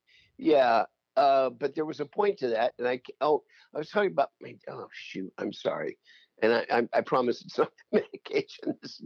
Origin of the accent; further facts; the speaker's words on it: Decatur, Indiana, United States; I grew up in Decatur, Indiana, about 15 miles south of Fort Wayne on Highway 27, if people are in that area familiar. Yeah, I was born there, raised there, educated there through high school, and attended Indiana University after that.